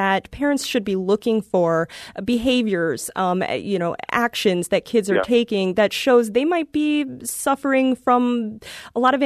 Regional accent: Oyster Bay, New York, United States; Oyster Bay. So close.

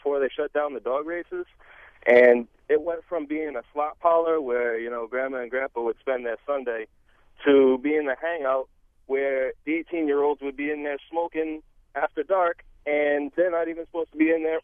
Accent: Lincoln, Rhode Island, United States; Hey, I'm from Lincoln, Rhode Island

